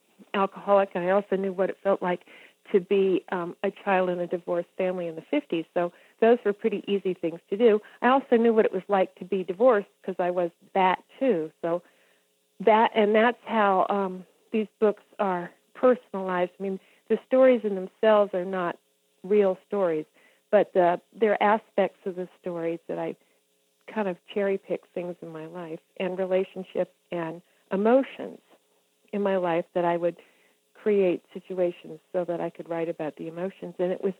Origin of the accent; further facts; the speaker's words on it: Charlottesville, Virginia, United States; But since I grew up in Charlottesville and I know a lot of the same people that grew up in Charlottesville